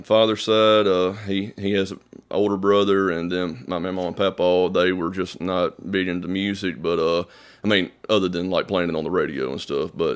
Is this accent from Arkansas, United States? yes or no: no; Eupora, Mississippi, United States; Eupora, Mississippi. It's a little town, maybe 1,000 people at most.